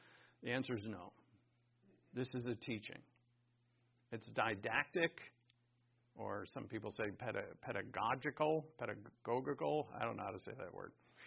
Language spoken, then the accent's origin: English; East Coast, United States; And I was like, hey, I met this family, and I'm like, I'm from the East Coast. I know a bunch of Italians.